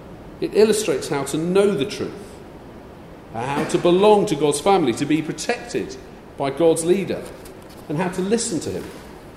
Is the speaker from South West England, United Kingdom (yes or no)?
yes; South West England, United Kingdom; I had the privilege and the joy, in fact, of growing up in Cornwall.